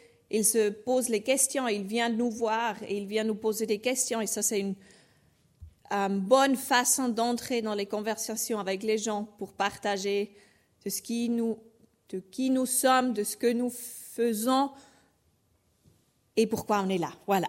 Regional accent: Thurgau, Switzerland; accent: Swiss German; French is a second language; Si vous vous demandez d'où vient mon accent, je suis suisse-allemande de la base, de Turgovie.

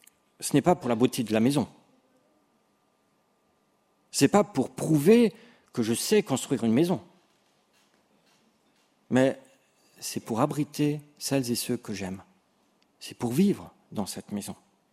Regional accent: Grand Est, France; also born or lived in Lunéville; now in Saint-Genis-Pouilly, France; je suis originaire d'Alsace.

